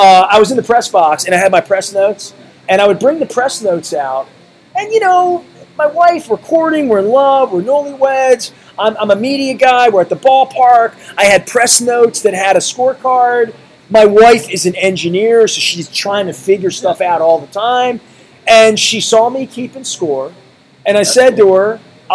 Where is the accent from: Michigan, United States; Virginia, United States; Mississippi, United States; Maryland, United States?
Maryland, United States; Dundalk; See, I didn't grow up all bougie in Randallstown like you. I grew up in Dundalk.